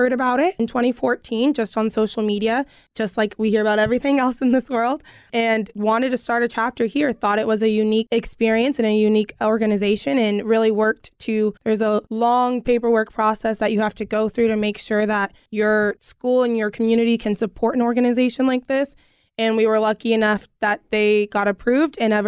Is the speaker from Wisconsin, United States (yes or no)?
no; Bakersfield, California, United States; now in Fresno, United States; I'm originally from Bakersfield, and I've been attending Fresno State since my freshman year